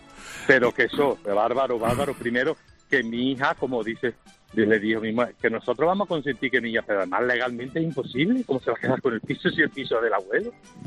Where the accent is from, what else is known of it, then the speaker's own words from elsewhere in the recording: Córdoba, Andalusia, Spain; somos de Córdoba